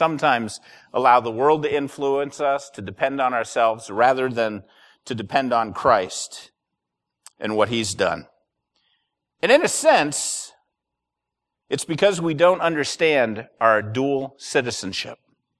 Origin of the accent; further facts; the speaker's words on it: United States; but boy, when we're Americans and we're overseas, we think about our rights a lot, don't we? We think about our homeland.